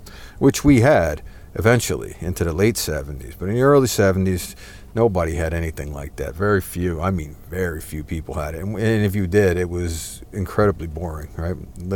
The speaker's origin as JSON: {"language": "English", "region": "New Jersey", "country": "United States", "tie": "born or raised there", "said": "See, I grew up in New Jersey, and in New Jersey, you know, we would play with actual real ants and never have a problem with it."}